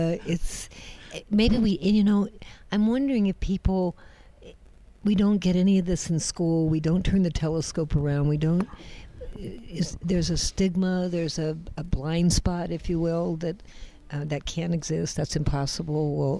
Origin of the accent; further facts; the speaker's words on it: Medina, Ohio, United States; I'm from Medina, Ohio, and I was brand new, hadn't been married dead long